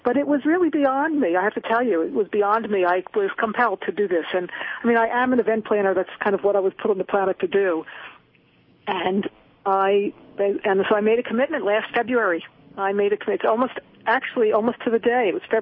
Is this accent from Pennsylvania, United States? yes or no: yes; Philadelphia, Pennsylvania, United States; also born or lived in Colorado, United States; Well, it's a return to Philadelphia. I grew up in Philadelphia, and I returned with my 15-year-old son, and we came back.